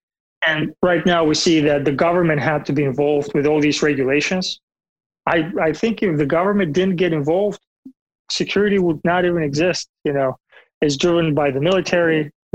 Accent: Bulgaria; I'm from Bulgaria originally, in Eastern Europe.

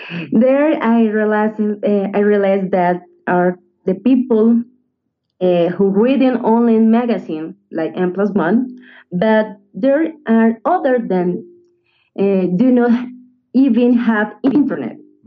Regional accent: Bogotá, Colombia; English is a second language; Yeah, I am from Bogota, but my heart is all Colombian

